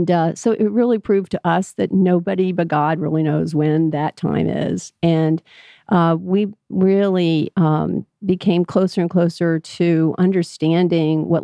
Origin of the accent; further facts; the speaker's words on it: Florida, United States; also born or lived in Dundee, Scotland / New York State; as a young girl, we lived in New York State and moved to New York, to Florida, the retirement capital of the world, St. Petersburg, Florida at the time. And we actually lived in a small town called Bel Air Beach